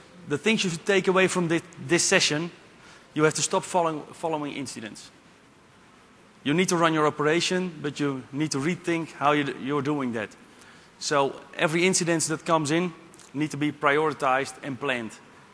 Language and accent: English; Netherlands; I'm from the Netherlands.